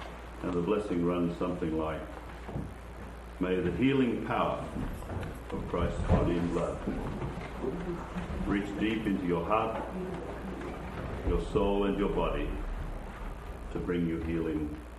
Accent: Australia; also born or lived in St. Louis, United States; we're ready to tape. For those of you who don't know, I come from Australia, but I spent almost 20 years in this country teaching in St. Louis

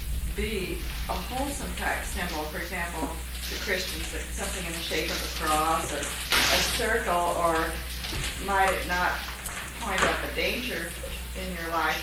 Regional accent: the South, United States; I grew up in the South, and I could see an old Southern plantation from my home.

